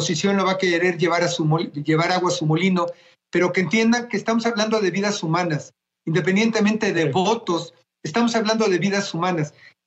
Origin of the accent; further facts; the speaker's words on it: Mexico; yo, como muchos mexicanos, millones de mexicanos